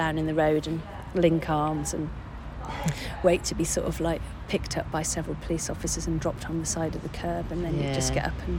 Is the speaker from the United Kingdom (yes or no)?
yes; Sheffield, Yorkshire and the Humber, United Kingdom; I think I was from Sheffield, and so there was the miners' strike which came along